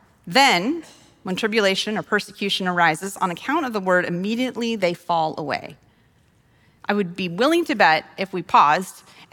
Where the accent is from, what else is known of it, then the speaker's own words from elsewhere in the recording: Wyoming, United States; I'm from Wyoming, and while they don't blow quite as much, I think of sagebrush when I think of these